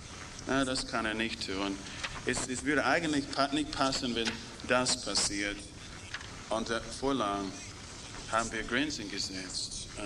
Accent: Salzburg, Austria; Ein Bauer steht auf in der Versammlung, einmal bei uns in Salzburg.

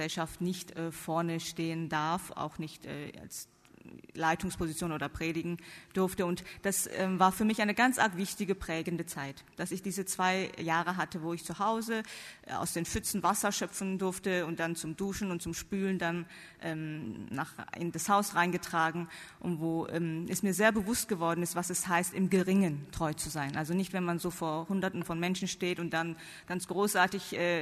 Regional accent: South Korea; also born or lived in North Rhine-Westphalia, Germany; Ich komme gebürtig aus Südkorea, bin aber in meiner Grundschulzeit in Deutschland, in Nordrhein-Westfalen aufgewachsen, wegen dem Studium von meinem Vater, der auch Theologie studiert hat in Münster. Also von 6 bis 12 war ich in Deutschland, dann bin ich zurück wieder nach Korea

